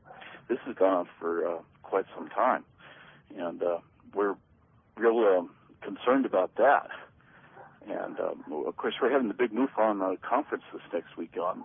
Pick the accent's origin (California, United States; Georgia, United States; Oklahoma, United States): Oklahoma, United States; And I'm investigating a case right here in my hometown here in Oklahoma